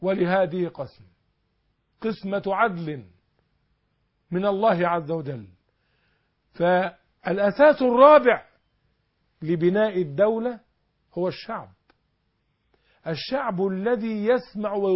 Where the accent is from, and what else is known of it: Egypt